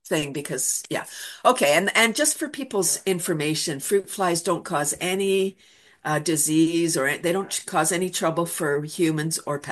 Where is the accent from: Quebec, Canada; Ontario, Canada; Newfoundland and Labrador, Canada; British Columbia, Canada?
Ontario, Canada; Toronto; moved away as an adult; I'm from Toronto. I moved out of Toronto in 93, bought a house.